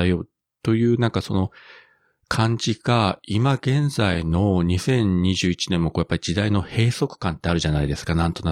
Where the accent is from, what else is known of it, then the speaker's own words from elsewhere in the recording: Fukuoka, Japan; 地元の福岡のローカル局で、